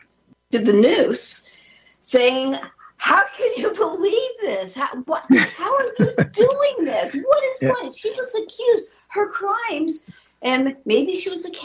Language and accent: English; Los Angeles, California, United States; I grew up in the Watts riots.